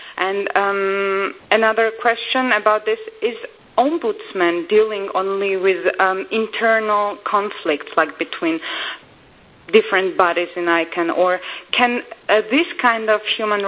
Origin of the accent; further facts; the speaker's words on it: Georgia; English is a second language; my country, I come from Georgia, and I spent 2 minutes explaining that I don't come from state Georgia.